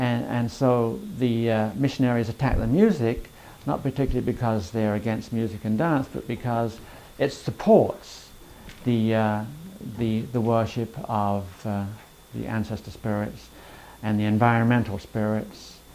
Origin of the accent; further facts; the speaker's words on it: England, United Kingdom; Yes, I'm English.